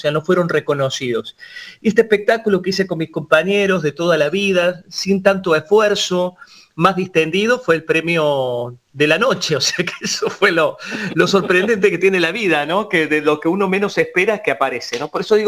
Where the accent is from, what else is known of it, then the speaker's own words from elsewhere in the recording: Córdoba, Argentina; now in Buenos Aires, Argentina; En Córdoba capital, y vine en el año 91 a vivir a Buenos Aires.